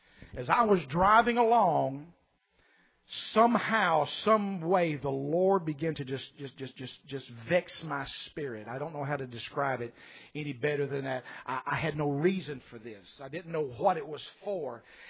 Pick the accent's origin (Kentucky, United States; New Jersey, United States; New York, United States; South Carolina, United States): Kentucky, United States; Coon Creek; Got into Leslie County, got and went up Coon Creek. I'm from Coon Creek.